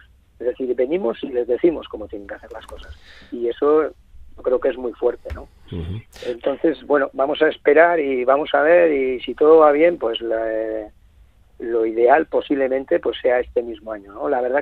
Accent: Basque Country, Spain; born there; una población como donde yo nací, Amurrio o Llodio

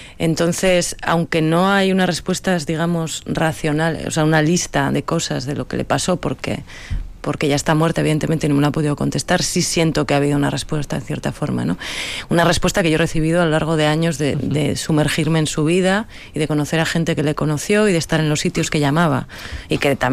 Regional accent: Basque Country, Spain; a mí como mujer vasca

